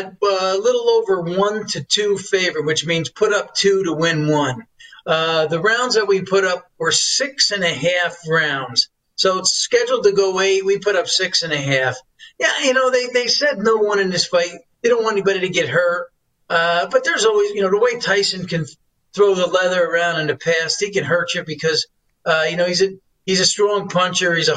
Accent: New York, United States; I'm from New York, grew up in New York, lived my first 25 years of my life there.

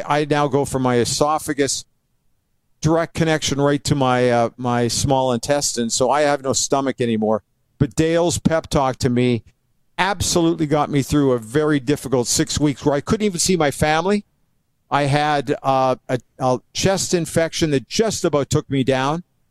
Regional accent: Edmonton, Alberta, Canada; also born or lived in Moose Jaw; Well, I grew up in Edmonton, but I spent 5 years in Moose Jaw, which I love.

